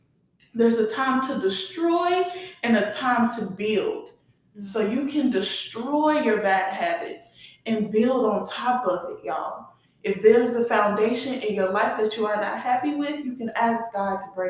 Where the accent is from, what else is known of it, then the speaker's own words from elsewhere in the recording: Texas, United States; I'm from Texas, so we got a Shenanigans.